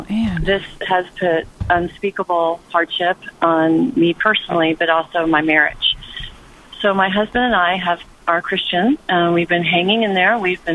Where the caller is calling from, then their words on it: Dallas, Texas, United States; So I am calling you from Dallas.